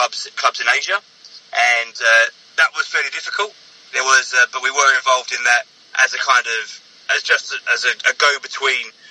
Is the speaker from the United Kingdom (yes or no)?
yes; East of England, United Kingdom; now in Australia; No, I'm originally from Essex. So I've been here 7 years.